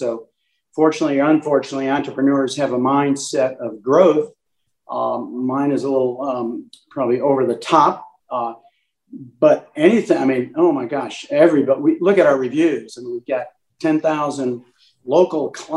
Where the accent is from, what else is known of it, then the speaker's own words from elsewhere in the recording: Illinois, United States; Originally north of Chicago, we used to come down here and learn how to water ski on High Rock Lake.